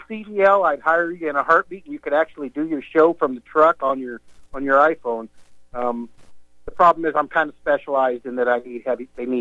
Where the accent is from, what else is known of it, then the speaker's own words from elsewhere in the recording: Montana, United States; We have such a lack of workers out here in West Texas, where I work. I'm from Montana, but I work out here 20 days a month, and then I get 10 days off.